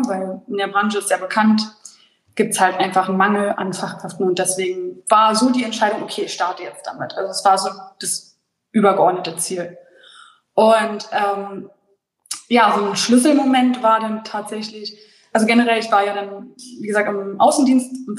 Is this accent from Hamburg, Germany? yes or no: no; Berlin, Germany; born there; ich bin 1995 in Berlin geboren.